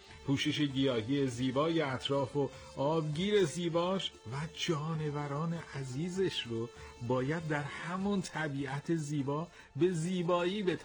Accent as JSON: {"language": "Persian", "town": "Rasht", "region": "Gilan", "country": "Iran", "said": "از رشتم بگم. بله، رشت مرکز استان گیلان، شهری قدیمی است که میان دو رود واقع شده. قبلاً ها در گذشته های دور قریه‌ای بوده در میان این دو رود، ولی الان دیگه شهر خیلی بزرگی شده و به نوعی یک کلان شهره."}